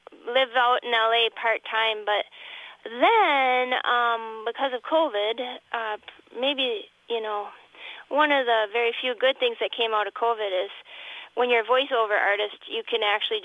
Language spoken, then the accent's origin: English; Wisconsin, United States; I'm a border kid too, right? So we grew up in Burnett County. We got Minnesota channels